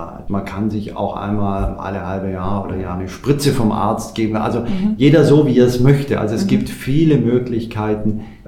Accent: Baden-Württemberg, Germany; Also ich komme ja aus Schwaben, aus Süddeutschland, wo man Wurstspezialitäten verschiedenster Art genießt.

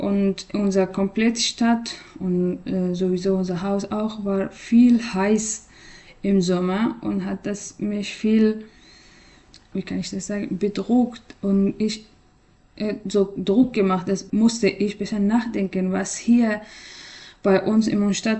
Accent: Afghanistan; German is a second language; dann habe ich das verstanden, dass wir als Menschen oder wir als Afghanen

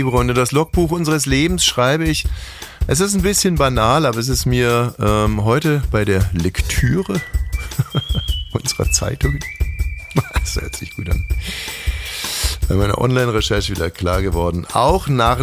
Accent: Landsberg am Lech, Bavaria, Germany; Es geht um den Landkreis Landsberg am Lech. Da wurde mein erster Führerschein ausgestellt. Da bin ich eingetragen. Da komme ich her. Das ist meine Hut.

